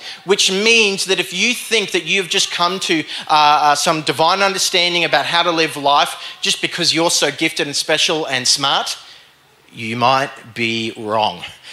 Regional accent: Cairns, Queensland, Australia; But church, no, I loved growing up in Cairns, and I arrived last night to the airport, and it was kind of foreign to me.

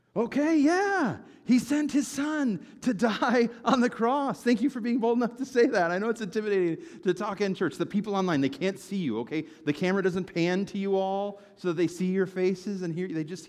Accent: Chicago, Illinois, United States; I grew up in Chicago, but I probably spend collectively maybe 10 hours on the average year watching professional sports.

